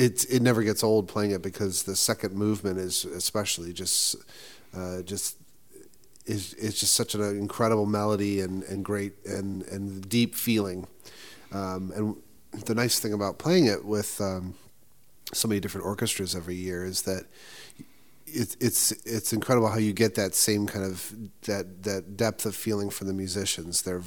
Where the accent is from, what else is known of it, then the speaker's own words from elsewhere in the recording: Buffalo, New York, United States; Buffalo's my hometown